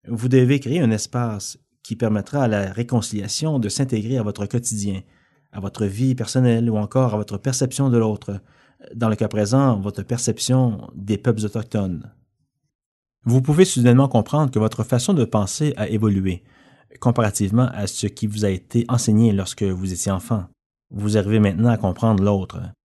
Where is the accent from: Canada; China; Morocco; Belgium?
Canada; En tant que Canadienne, je trouve stupéfiant que nous parlions souvent de notre merveilleux pays